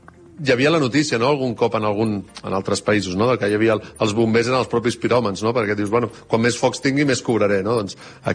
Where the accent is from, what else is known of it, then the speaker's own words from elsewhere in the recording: Barcelona, Catalonia, Spain; Jo recordo, jo vivia a Barcelona, jo soc de Barcelona